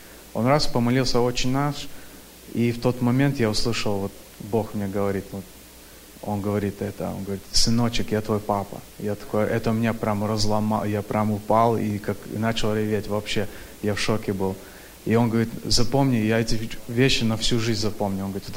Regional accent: Sacramento, California, United States; я из Сакраменто. Я как-то вырос в баптистском, как, ну, религии

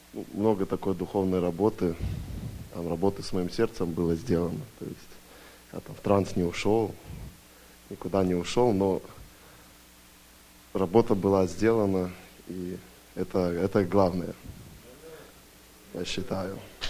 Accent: Minsk, Belarus; из Минска, Белоруссия.

